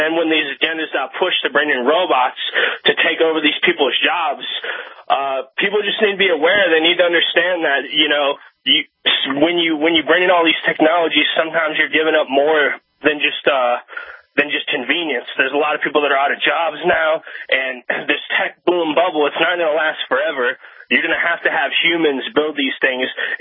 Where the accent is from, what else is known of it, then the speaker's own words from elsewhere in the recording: Redford, Michigan, United States; as you pointed out, I'm actually originally from Redford